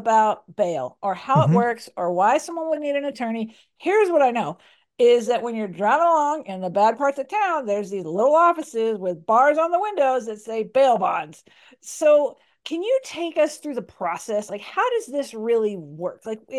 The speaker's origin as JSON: {"language": "English", "town": "Dallas", "region": "Texas", "country": "United States", "tie": "born or raised there", "said": "Oh, Tyler. Okay. I grew up in Dallas, so I know all about Tyler."}